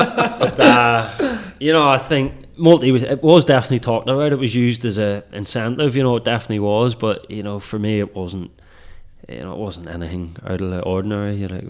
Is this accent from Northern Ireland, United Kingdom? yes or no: yes; Northern Ireland, United Kingdom; I grew up in Northern Ireland, you're either a Rangers Celtic fan. I grew up in a Rangers family.